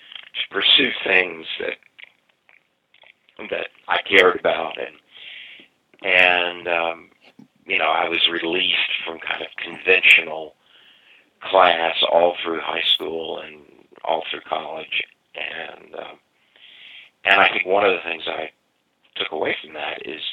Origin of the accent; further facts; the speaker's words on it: Tennessee, United States; You know, I grew up small town in Tennessee, am a monoglot through and through and through.